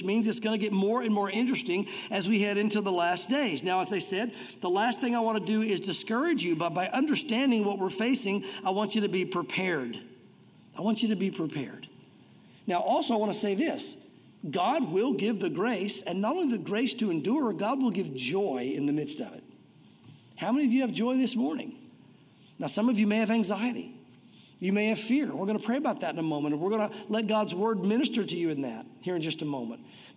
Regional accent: United States

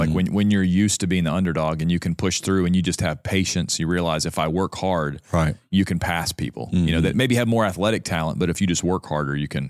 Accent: West Virginia, United States; I mean, growing up in West Virginia, my dad would take me to the WVU football games.

